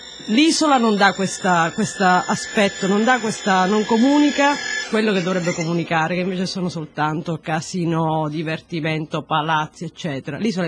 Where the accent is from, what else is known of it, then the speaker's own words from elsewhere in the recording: Sicily, Italy; sono siciliana, e per una persona di Malta il fatto che io dica sono siciliana dà un senso di appartenenza a un'isola